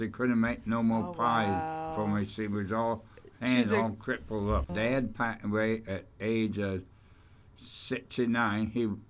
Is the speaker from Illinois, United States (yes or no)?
yes; DeKalb, Illinois, United States; born there; I was born in DeKalb, Illinois, at the old St. Mary Hospital on Hake Street in DeKalb, May 14, 1944, at 6:18 a.m. in the morning.